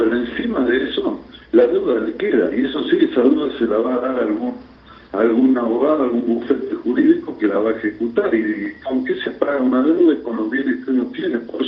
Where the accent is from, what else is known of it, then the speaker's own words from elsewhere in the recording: Tucumán, Argentina; Yo soy tucumano, yo circunstancialmente cumplí la función del gobierno, yo sé lo que es estar, ser del interior del país